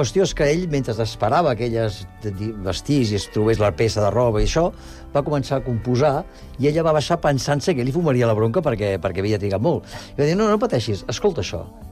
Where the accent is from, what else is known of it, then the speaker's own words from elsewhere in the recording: Barcelona, Catalonia, Spain; now in Sant Cugat del Vallès, Spain; jo vinc de Gràcia.